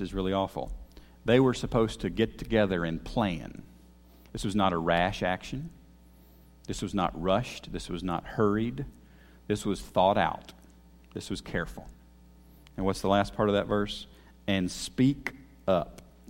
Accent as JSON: {"language": "English", "town": "Shelbyville", "region": "Tennessee", "country": "United States", "tie": "born or raised there", "said": "I told you I grew up in Shelbyville, Tennessee, and the pastor of the church that I grew up in, he's still preaching there."}